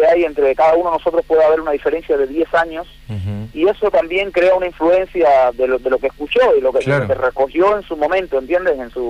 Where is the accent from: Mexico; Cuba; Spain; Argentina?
Cuba; yo soy un cubano que nací medio que en el lugar de equivocado en cuanto musicalmente. Tengo una influencia del rock nacional argentino increíble